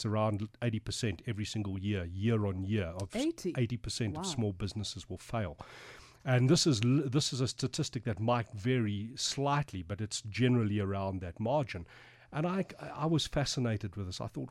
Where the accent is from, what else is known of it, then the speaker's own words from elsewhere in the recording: Springs, Gauteng, South Africa; Well, born and raised in Springs.